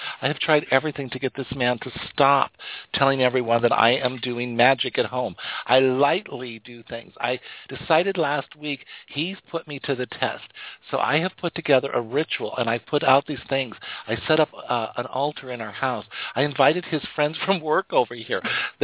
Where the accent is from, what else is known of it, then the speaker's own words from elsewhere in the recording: United States; I'm from America. I thought I was pretty liberal.